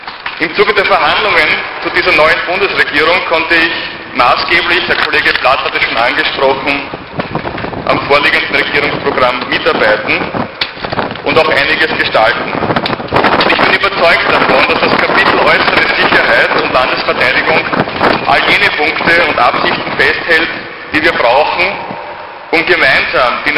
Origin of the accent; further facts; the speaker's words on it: Burgenland, Austria; Ich habe die professionelle Einstellung der österreichischen Soldatinnen und Soldaten als Burgenländer natürlich im laufenden Assistenzeinsatz an der Staatsgrenze selbst kennen und schätzen gelernt